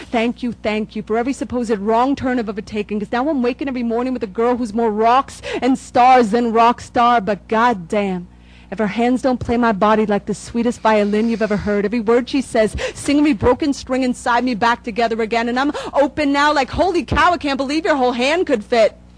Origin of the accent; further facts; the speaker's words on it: Maine, United States; But I started writing about my hometown, and this was in the book. I grew up in a little town in the woods in Maine.